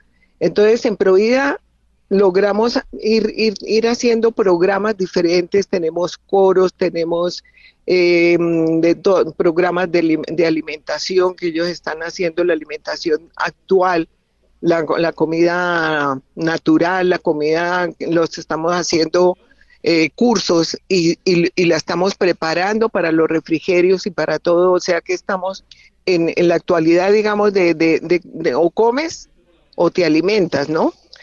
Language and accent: Spanish; Chía, Cundinamarca, Colombia; Yo soy de Chía y mi papá y mi mamá dieron un lote para construir el ancianato.